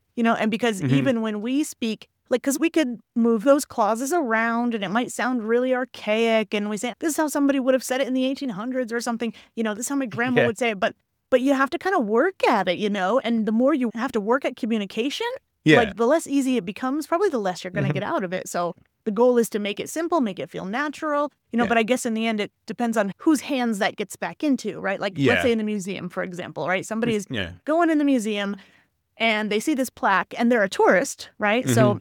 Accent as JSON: {"language": "English", "country": "United States", "tie": "born or raised there", "said": "I grew up near the Canadian border, but in the U.S. And so we, you know, the French that I knew was maybe more Montrealese."}